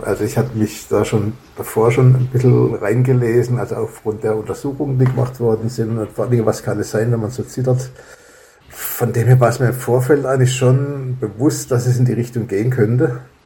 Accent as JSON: {"language": "German", "town": "Freiburg im Breisgau", "region": "Baden-Württemberg", "country": "Germany", "said": "Ich komme aus Freiburg im Breisgau, bin jetzt 61 Jahre alt."}